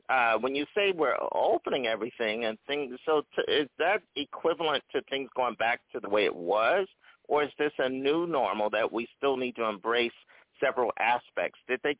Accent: Philadelphia, Pennsylvania, United States; born there; now in New York, United States; Everybody knows I was born in Philadelphia, but I've been living in New York for decades.

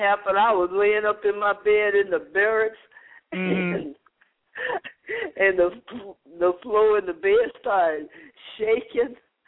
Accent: Florida, United States; I'm from Florida. You know, hurricane don't faze me.

